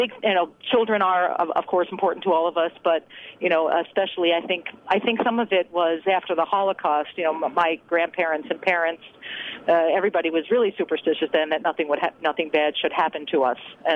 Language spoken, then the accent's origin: English; New York, United States; I think that's a sort of general Jewish thing because I'm Jewish and I'm from New York, and that was a huge thing in my family.